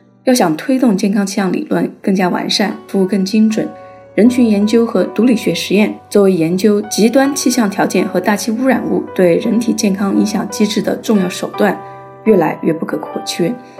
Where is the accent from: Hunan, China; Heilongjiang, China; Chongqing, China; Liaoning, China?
Hunan, China; born there; 1997年春天，我出生在湖南土家族一个工人家庭里。